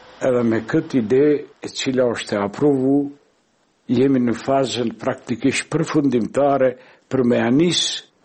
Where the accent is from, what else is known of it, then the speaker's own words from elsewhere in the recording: Prizren, Prizren District, Kosovo; Jemi autokton prizrenas.